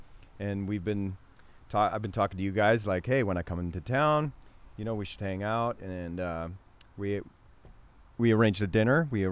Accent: California, United States; I am a man from California.

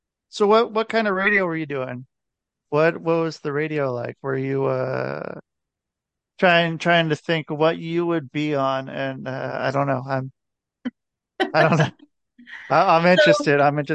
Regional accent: Portland, Oregon, United States; Okay, so I'm in Portland. Yeah, I'm from Portland

